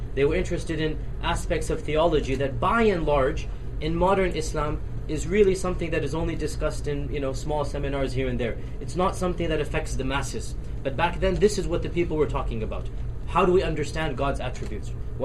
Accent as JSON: {"language": "English", "country": "United States", "tie": "born there", "said": "even though I was born in America, I'm Pakistani by blood."}